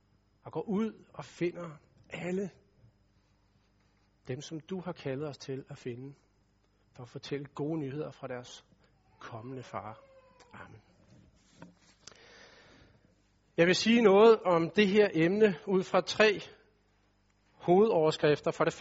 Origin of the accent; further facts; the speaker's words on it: Capital Region of Denmark, Denmark; accent: Copenhagen; jeg taler sådan lidt københavnsk, og jeg taler også lidt hurtigt.